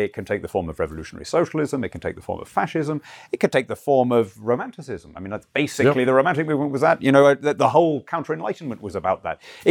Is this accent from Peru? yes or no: yes; Peru; When I was growing up in Peru